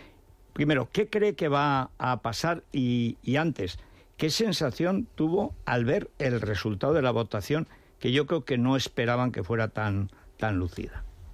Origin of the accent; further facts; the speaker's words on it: Tremedal, Aragon, Spain; aparece un canal que viene desde el Tremedal, desde mi pueblo, hasta Cella